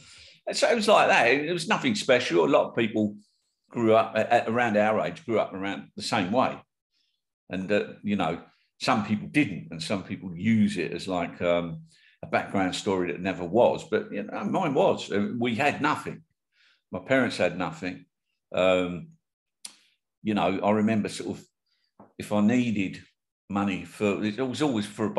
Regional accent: London, United Kingdom; I was born in Islington, North London. At that time, I mean, now Islington's an extremely affluent area, but when I was first brought up, I mean, I was born in Bart's Hospital

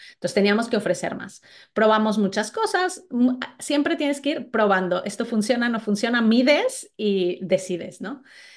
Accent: northern Mexico, Mexico; yo soy mexicana y crecí muy cerca de Estados Unidos

